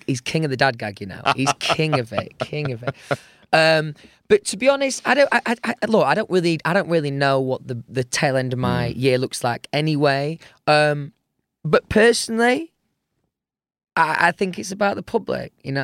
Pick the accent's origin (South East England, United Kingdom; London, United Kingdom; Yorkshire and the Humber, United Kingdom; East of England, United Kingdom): Yorkshire and the Humber, United Kingdom; Doncaster; I grew up in Doncaster, so I was maybe a little bit younger than the average.